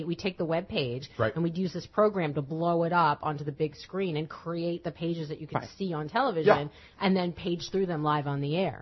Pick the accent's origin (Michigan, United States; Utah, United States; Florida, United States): Florida, United States; Miami; I'm from Miami. I know how to rock a bikini.